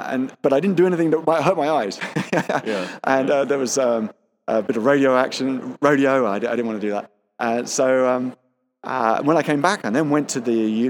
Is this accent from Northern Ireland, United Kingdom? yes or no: no; Pinner, London, United Kingdom; suburbs of North London, they go on for 20 or 30 square miles where they all look very similar, and I grew up in Pinner, so that's just a pistol shot away from Ruislip